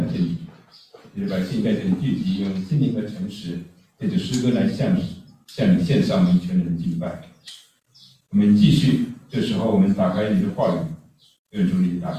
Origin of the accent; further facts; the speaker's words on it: China; 我在中国的农村长大，从小就对生命成长这样的现象很感兴趣